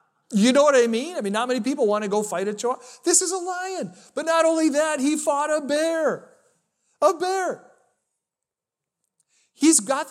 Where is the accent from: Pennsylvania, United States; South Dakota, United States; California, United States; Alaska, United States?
Alaska, United States; Just for context, I grew up in Alaska. And a lot of my experiences in childhood were formed there, and it's not like Wisconsin.